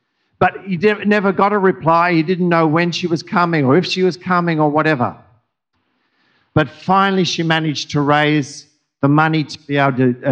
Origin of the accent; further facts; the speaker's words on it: Papua New Guinea; When we were growing up, I was growing up in New Guinea, we had to write letters.